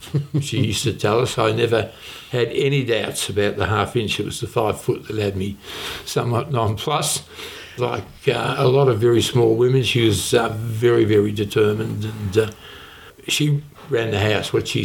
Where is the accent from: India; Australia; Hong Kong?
Australia; Geelong, Victoria; I was born in Geelong.